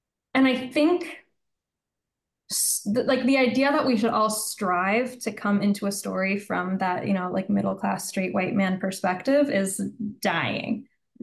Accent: United States; I'm a, you know, and I'm an American, like I'm coming into this from an American's point of view.

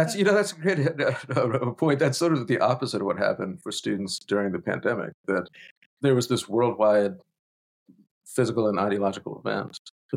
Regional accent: Harrisburg, Pennsylvania, United States; From around Harrisburg, Pennsylvania.

